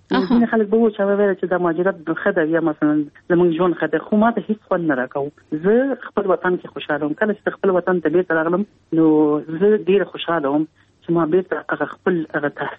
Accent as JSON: {"language": "Pashto", "region": "Kabul", "country": "Afghanistan", "tie": "born or raised there", "said": "زه په کابل کې پیدا یم، په دې لاسو د بل څه کال کې پیدا یم. لومړی مکتب مې په کابل کې چې زموږ د کور سره نزدې د حدقې هیروي ابتدایي"}